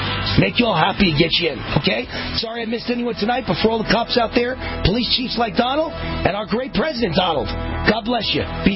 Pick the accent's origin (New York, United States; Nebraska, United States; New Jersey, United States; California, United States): New York, United States; Mount Vernon; Do you know where I'm from? Mount Vernon, New York.